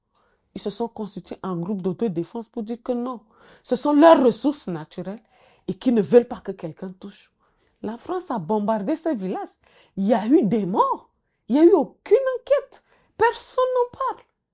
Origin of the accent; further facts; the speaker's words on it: Chad; comme chez nous au Tchad, qui fait tellement de répression